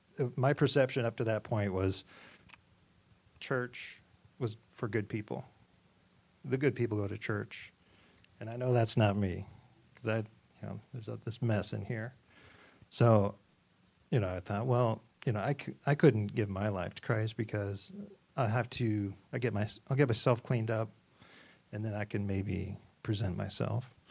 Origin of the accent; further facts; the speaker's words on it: Fort Wayne, Indiana, United States; I grew up in Fort Wayne and moved down here in about 2000. So I grew up in an unchurched home.